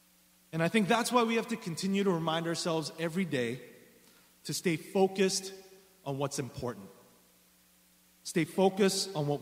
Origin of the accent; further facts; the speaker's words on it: New York, United States; also born or lived in Seoul, South Korea; I was baptized about 8 years ago in New Jersey. And so I grew up, I grew up in Seoul, South Korea, until I was about the age of 10. And then I moved to Rockland County, New York, where I grew up until I went to college